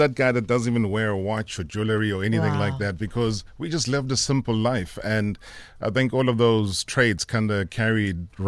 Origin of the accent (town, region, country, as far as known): Nkandla, KwaZulu-Natal, South Africa; born or raised there